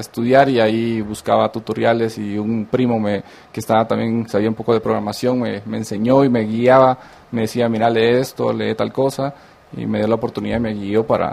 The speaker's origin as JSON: {"language": "Spanish", "town": "Puerto Barrios", "region": "Izabal", "country": "Guatemala", "tie": "born or raised there", "said": "yo soy de Puerto Barrios y Zaval, nací allá"}